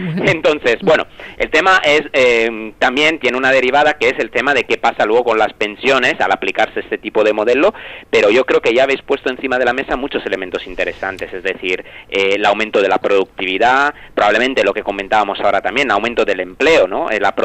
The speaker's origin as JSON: {"language": "Spanish", "country": "Spain", "said": "y los españoles, así como los italianos, como parece ser que somos los más vagos de Europa"}